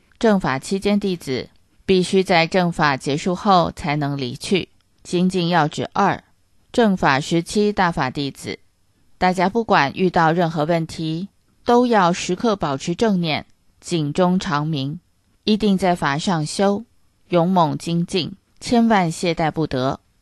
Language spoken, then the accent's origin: Chinese; China; 我说我是中国人，只会说普通话